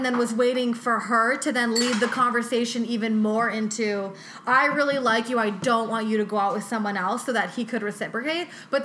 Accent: Boston, Massachusetts, United States; now in New York, United States; I'm from Boston. I moved here kind of recently.

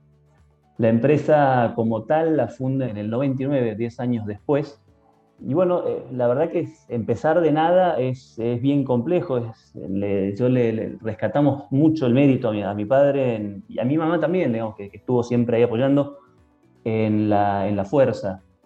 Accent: Argentina; also born or lived in Canada; Mis padres en el año 78 emigran a Canadá. De hecho, yo nací ahí, yo soy canadiense. Hicieron carrera en Canadá y en el 86 volvieron a Argentina.

